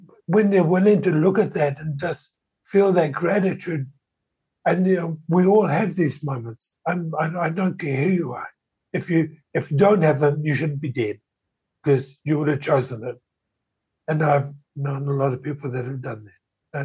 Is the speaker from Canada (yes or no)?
no; New Zealand; And yeah, I'm Kiwi.